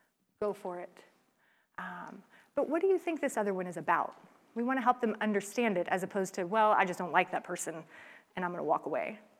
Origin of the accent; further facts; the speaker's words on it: the South, United States; I grew up in the South, again, politeness rules.